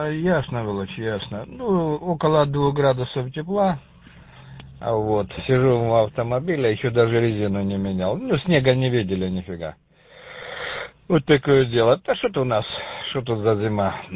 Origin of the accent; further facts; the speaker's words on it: Kamianske, Dnipropetrovsk Oblast, Ukraine; я сам из Днепродзержинска как раз. В 25 километрах живу от ОРШ «Селена Павел». На левом берегу Каменского, Днепродзержинска.